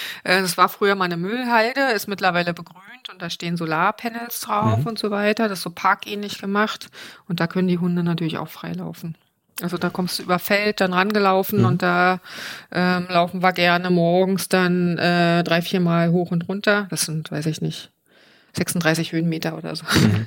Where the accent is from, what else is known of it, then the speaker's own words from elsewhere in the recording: Berlin, Germany; Also als Berliner, die jetzt schon mehrfach den Mauerweg gelaufen ist